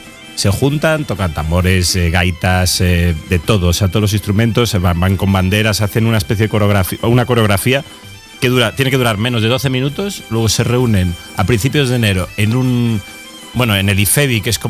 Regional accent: Galicia, Spain; Yo soy gallego y como gallego no lo conocía.

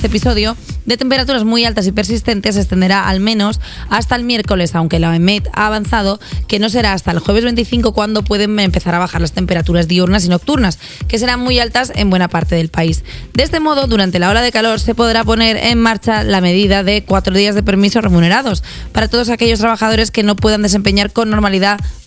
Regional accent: Spain; si España llega a cuartos, estoy dentrísimo, soy hiper española.

